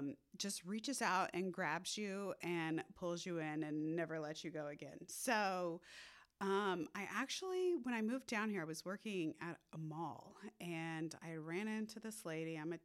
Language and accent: English; Oklahoma, United States; now in Dallas, United States; Yeah, so I'm actually an Oklahoma girl, born and raised. I graduated from the University of Oklahoma, and then once I finished with my bachelor's degree, I moved down here to Dallas